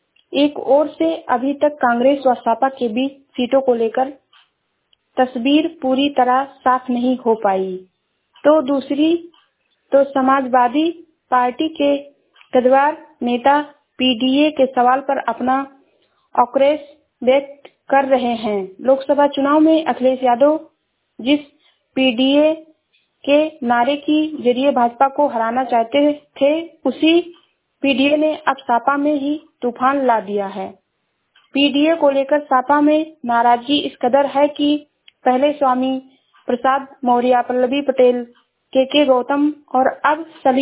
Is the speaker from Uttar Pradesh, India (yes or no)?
yes; Uttar Pradesh, India; मैं जिला श्रावस्ती से हूँ।